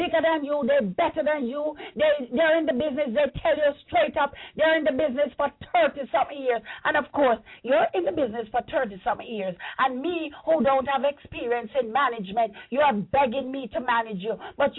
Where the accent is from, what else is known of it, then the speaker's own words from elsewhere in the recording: Morant Bay, Saint Thomas, Jamaica; also born or lived in Kingston; Oh, I was born in Jamaica at St. Mary Hospital at 9:45 a.m., delivered by midwife Richardson, and my mother had three other complicated births. And when I grew up in Morant Bay Town, I went to Morant Bay Primary